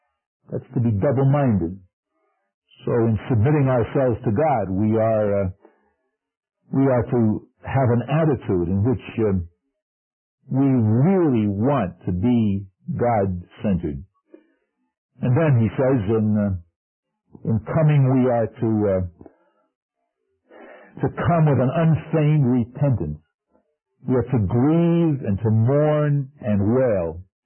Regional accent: New York, United States; When I was a kid growing up in New York, I don't know what they do now, but back then in the arithmetic and mathematics classes

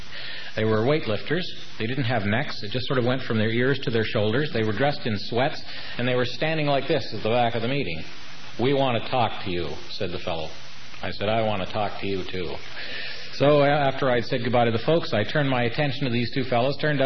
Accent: St. Catharines, Ontario, Canada; I had the opportunity in my hometown of St. Catharines. I was invited in to our old high school where I graduated.

